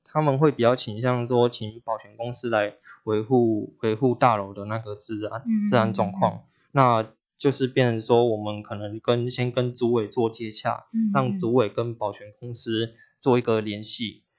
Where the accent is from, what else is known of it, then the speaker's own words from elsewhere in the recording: Tainan, Taiwan; 对，我也是台南人。